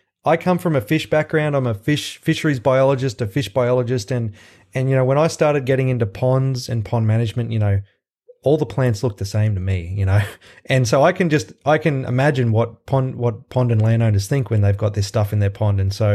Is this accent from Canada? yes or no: no; Australia; I'm from Australia. I did my undergraduate degree there in marine science, and I did my grad school over there too.